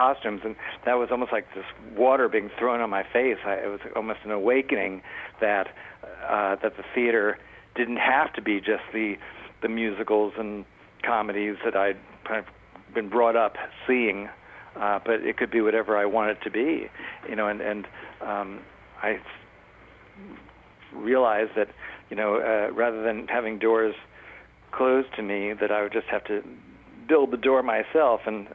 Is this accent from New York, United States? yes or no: yes; New York City, New York, United States; You know, growing up in New York City, if you're stage struck, is fantastic.